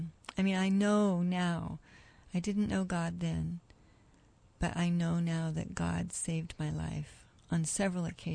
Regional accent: Oregon, United States; I grew up in Oregon, in a farming community.

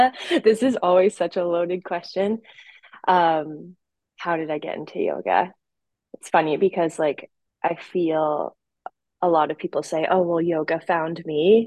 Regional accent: Ontario, Canada; also born or lived in Vancouver; now in Tofino, Canada; Previous to that, we were in Vancouver. I'm originally from Ontario, but I was living in Vancouver for about 6.5 years. And yeah, and our journey took us here to Tofino.

